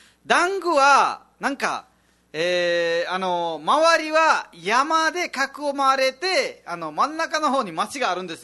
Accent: Nepal; Japanese is a second language; now in Japan; 私はもう本当にちっちゃい頃まで、ちっちゃい4歳か5歳まで山のところにいて、でそこから引っ越ししてちょっと町のところに降りてきたんですけども

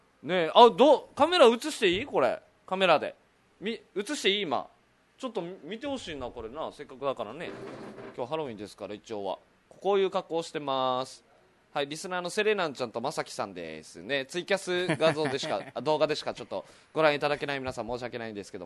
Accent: Yaese, Okinawa, Japan; じゃあ、うん、八重瀬町、こっちんだ。

